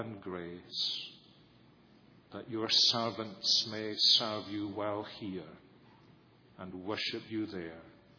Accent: Scotland, United Kingdom; Now, I'm a melancholic Scot, but I don't think this is just melancholy or being Scottish.

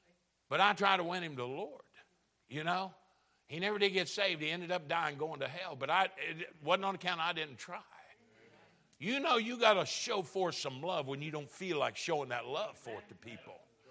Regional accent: Kentucky, United States; My family are all hillbillies. We're from Kentucky.

